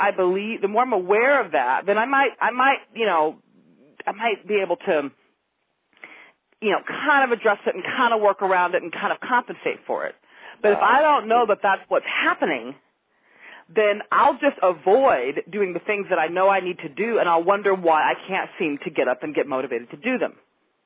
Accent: California, United States; I grew up in the Bay Area

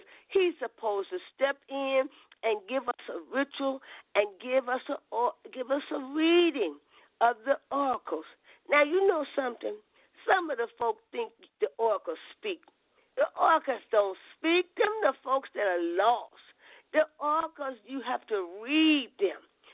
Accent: Arkansas, United States; You know, even though we're from Arkansas and down in that area

